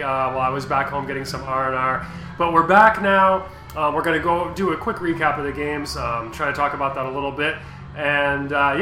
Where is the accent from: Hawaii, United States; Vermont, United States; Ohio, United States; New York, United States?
Vermont, United States; now in Japan; I was back in my home state of Vermont in the USA.